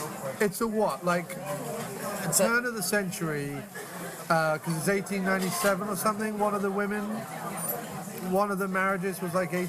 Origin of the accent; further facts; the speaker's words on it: England, United Kingdom; Yeah, I have to, as an Englishman.